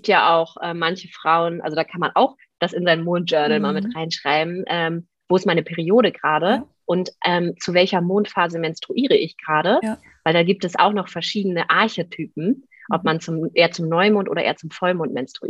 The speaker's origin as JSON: {"language": "German", "country": "Germany", "tie": "born there", "said": "gut, wir sind an der Elbe geboren"}